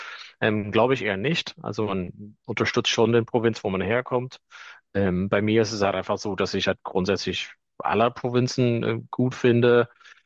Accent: Letterkenny, County Donegal, Ireland; in Letterkenny, wo ich herkomme, auch einen Verein

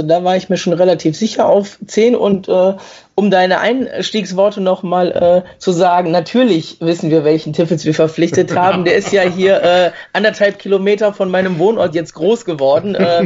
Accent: Cologne, North Rhine-Westphalia, Germany; also ich als Kölner habe ja sowieso Angst vor denen

